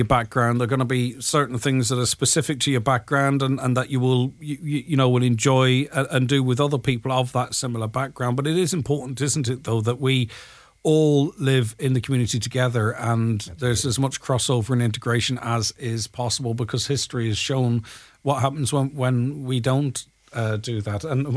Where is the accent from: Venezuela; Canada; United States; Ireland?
Ireland; We know that as Irish people to build, we move to London, we move to Scotland, you know, to America, to Australia.